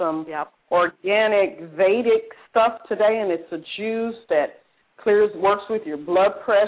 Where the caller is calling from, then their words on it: Memphis, Tennessee, United States; I'm calling from Memphis.